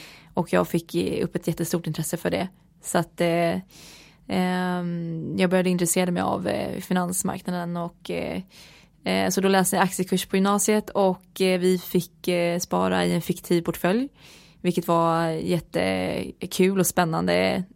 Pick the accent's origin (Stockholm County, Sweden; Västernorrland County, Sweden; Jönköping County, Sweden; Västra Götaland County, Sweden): Stockholm County, Sweden; Sigtuna; jag är en ridtjej från Sigtuna.